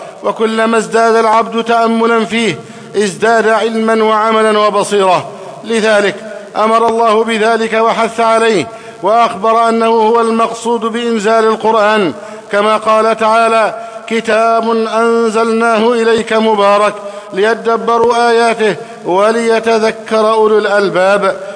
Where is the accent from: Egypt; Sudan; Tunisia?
Egypt